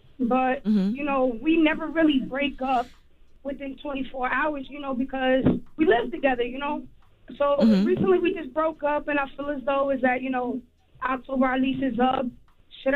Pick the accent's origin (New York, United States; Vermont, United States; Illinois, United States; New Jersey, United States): New Jersey, United States; You know what I'm from Jersey.